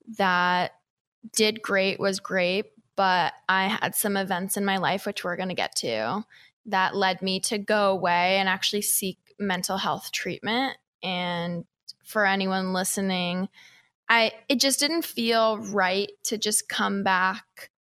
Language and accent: English; Seattle, Washington, United States; So I grew up in Seattle, Washington. I come from a little bit of a blended family. My mom was actually from Mongolia and my dad is from Seattle.